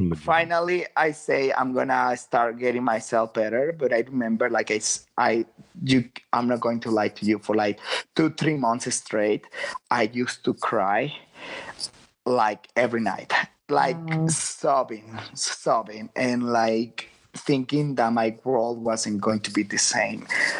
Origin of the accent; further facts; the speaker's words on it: Guadalajara, Jalisco, Mexico; I'm from Guadalajara. I was living in San Francisco almost every weekend.